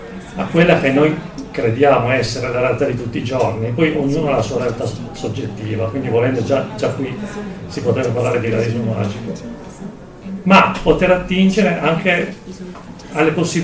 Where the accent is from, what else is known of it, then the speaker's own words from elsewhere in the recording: Cuneo, Piedmont, Italy; Io sono piemontese, sono nato a Cuneo